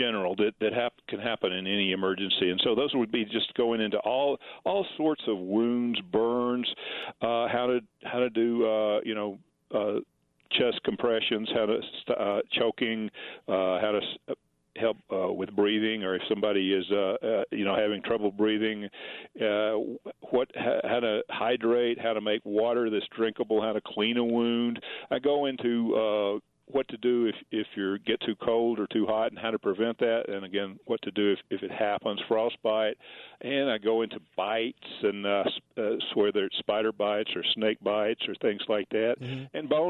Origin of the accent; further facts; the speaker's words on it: Mississippi, United States; moved away as an adult; now in Colorado Springs, United States; I was born in Mississippi and actually practiced in my hometown for quite a while. Moved out to Colorado Springs here in the last few years